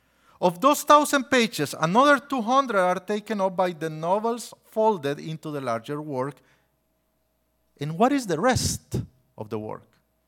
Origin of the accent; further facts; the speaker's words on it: El Salvador; To quote the famous word of Archbishop Oscar Romero from El Salvador, my home country